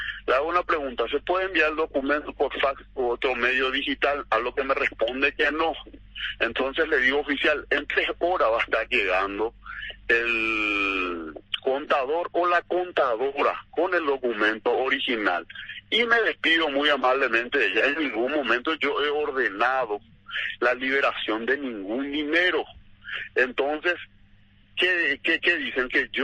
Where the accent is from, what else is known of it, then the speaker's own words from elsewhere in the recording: Ciudad del Este, Alto Paraná, Paraguay; Yo vengo de Ciudad del Este, un lugar de frontera donde el comercio, las importaciones son normales.